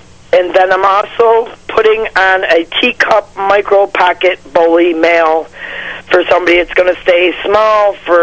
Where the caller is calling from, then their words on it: Nunda, New York, United States; calling from Nunday.